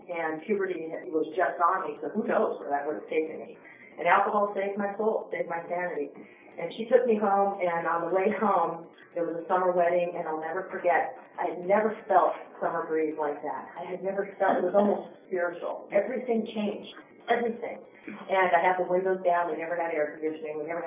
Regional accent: Fremont, California, United States; born there; Because I've been born in Northern California. I'm a California girl, don't you know? I was born in Fremont, which is in San Francisco.

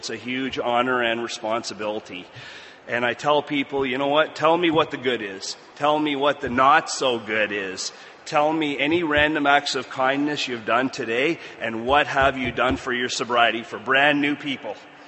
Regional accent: Canada; Because they selected me to work in Hawaii as a Canadian military working with the U.S. Navy.

